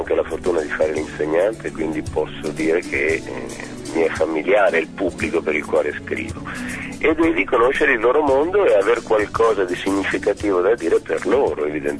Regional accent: Milan, Lombardy, Italy; Di Varese a Pradate, sono un milanese pentito, sono fuoriuscito dalla città perché al tempo quando avevo 3 bambini piccoli ho pensato che fosse meglio per loro

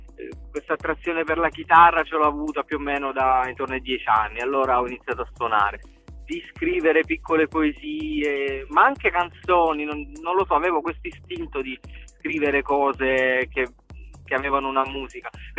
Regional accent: Vicenza, Veneto, Italy; born there; io sono nato a Vicenza

